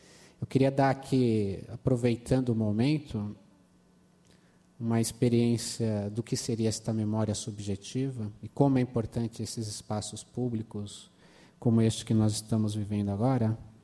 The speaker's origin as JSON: {"language": "Portuguese", "region": "Minas Gerais", "country": "Brazil", "said": "como bons mineiros"}